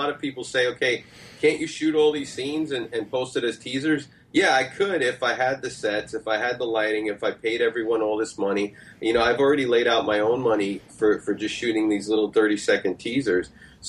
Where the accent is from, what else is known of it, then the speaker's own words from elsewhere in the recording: New York, United States; Well, I'm originally from New York, so there you go. So you have a New York guy that's going to do it anyway.